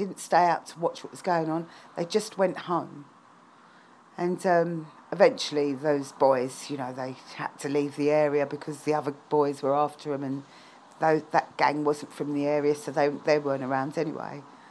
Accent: Sydenham, London, United Kingdom; I live in London, in southeast London, and I was brought up in Sydenham

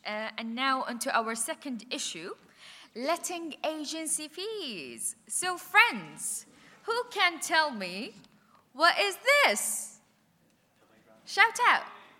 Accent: Oman; So, I'm an international student, I'm from Oman, and when I moved out of university accommodation to rent a home for the first time

